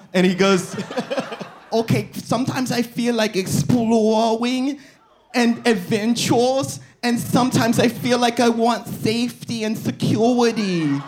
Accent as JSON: {"language": "English", "region": "Texas", "country": "United States", "said": "I got so upset about that because I'm from Texas."}